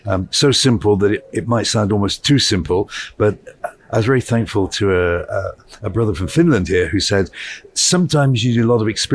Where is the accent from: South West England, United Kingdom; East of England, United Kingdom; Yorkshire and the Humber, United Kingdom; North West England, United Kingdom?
South West England, United Kingdom; accent: Somerset; now in Paris, France; Well, I come from Somerset, where there's all your apples grow.